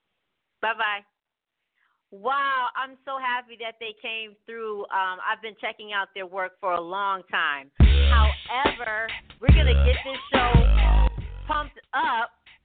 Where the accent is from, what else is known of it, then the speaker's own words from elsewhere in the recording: Connecticut, United States; I know I'm from Connecticut.